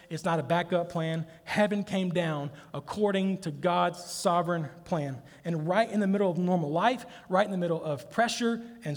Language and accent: English; Mississippi, United States; Listen, I'm from Mississippi. I didn't even know what Phoenix was until I was in college.